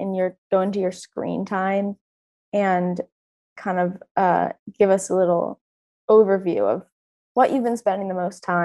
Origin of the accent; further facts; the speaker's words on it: California, United States; when someone asks me where my hometown is, I always say about an hour south of LA because I don't want to admit I grew up in Orange County.